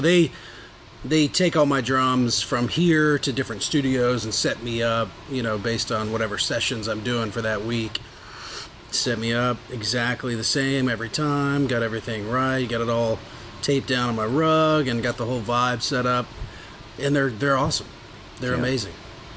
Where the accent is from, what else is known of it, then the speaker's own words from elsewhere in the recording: Fort Smith, Arkansas, United States; I'm from Arkansas, from Fort Smith, Arkansas.